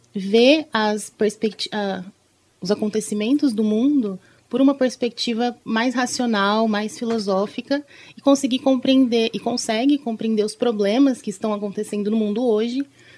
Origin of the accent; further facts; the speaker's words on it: Londrina, Paraná, Brazil; born there; also born or lived in Cambé; Sim, na verdade eu nasci em Londrina, mas morei em Cambé por muito tempo, daí agora estou em Londrina de novo.